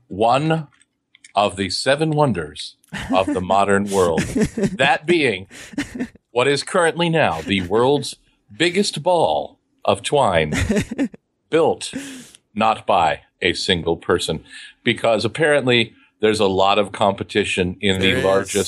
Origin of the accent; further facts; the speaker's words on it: Beloit, Kansas, United States; I did not grow up in Topeka, Kansas myself. I grew up north and east here. Why I'm talking like I'm from Texas right now, I have no idea, because people don't talk like that up there. In Mitchell County, Kansas, a small town called Beloit